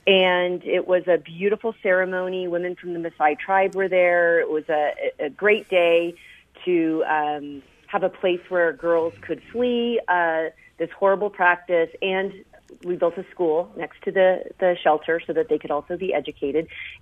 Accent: Midwest, United States; I was from the Midwest and I know where meat comes from

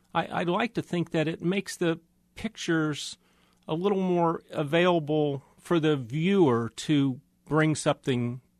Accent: Kansas City, United States; as a kid, I spent a lot of time on my grandparents' farm just west of Topeka, and yet I grew up here in Kansas City.

